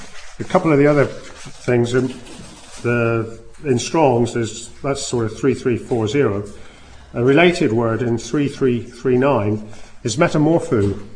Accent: United Kingdom; and being British, I'd like to remind everyone this is our gift to the world.

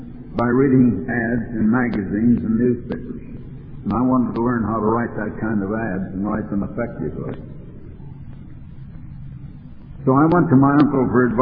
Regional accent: Des Moines, Iowa, United States; born there; moved away; I was born in Iowa, in Des Moines, Iowa. And we've moved out here to the West Coast. I came out here in 1924.

